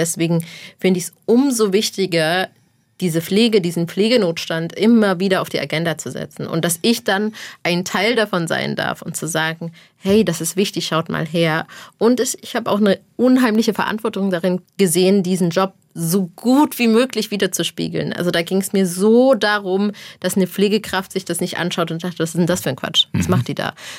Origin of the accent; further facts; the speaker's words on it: Thuringia, Germany; Ich komme aus einem Arbeiterhaushalt, Caro kommt aus einem Arbeiterhaushalt. Ich komme aus Thüringen, Caro kommt aus Thüringen.